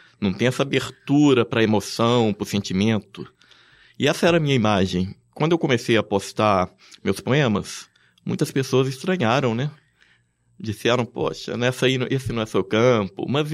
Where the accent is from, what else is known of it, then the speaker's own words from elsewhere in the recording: Ouro Preto, Minas Gerais, Brazil; Eu sou de Ouro Preto, né? Que é uma cidade que tem todo esse peso histórico